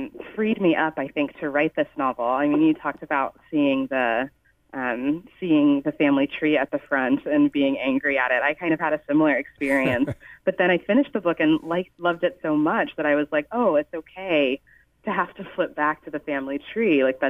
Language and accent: English; United States; Obviously, I didn't go to school in Ghana. I grew up in America, so I'm not really sure how slavery is taught there or discussed there